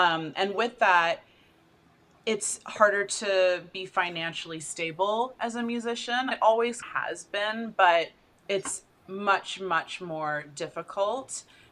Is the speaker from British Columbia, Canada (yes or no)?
yes; Vancouver, British Columbia, Canada; my hometown, Vancouver